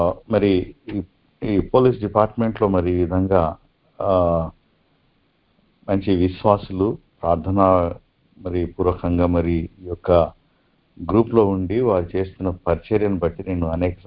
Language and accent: Telugu; Hyderabad, Telangana, India; నేను పుట్టి పెరిగిందంతా కూడా అంబర్పేట్ హైదరాబాద్లోనే పుట్టాను. … ఆయన హైదరాబాద్కి అంటే సెటిల్ కావడానికి ఆంధ్ర నుండి వచ్చి ఇక్కడ హైదరాబాద్లో సెటిల్ అయిపోయారు